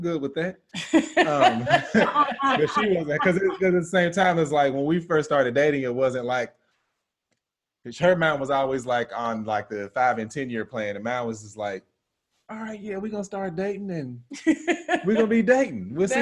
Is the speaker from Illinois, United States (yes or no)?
no; Kentucky, United States; Yeah, I'm born and raised in Kentucky.